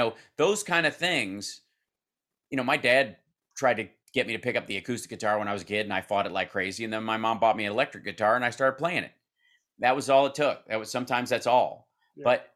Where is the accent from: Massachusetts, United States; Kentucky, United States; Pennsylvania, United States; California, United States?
Kentucky, United States; also born or lived in Cincinnati; Cause I grew up in Kentucky. Then, born in Cincinnati, but only because that was the nearest hospital without chickens in it. And then I grew up in Kentucky.